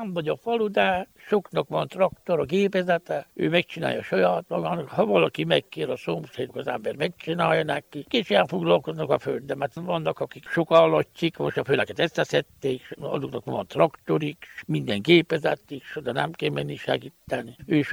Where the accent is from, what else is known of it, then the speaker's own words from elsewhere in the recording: Sfântu Gheorghe, Covasna, Romania; Sepsiszent királyi lakós. Itt születtem, hát már 4 éves vagyok.